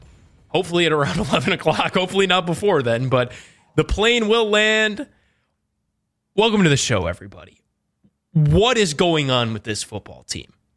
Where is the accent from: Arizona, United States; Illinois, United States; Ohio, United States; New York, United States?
Ohio, United States; Cleveland; I'm from Cleveland. I grew up listening to the station.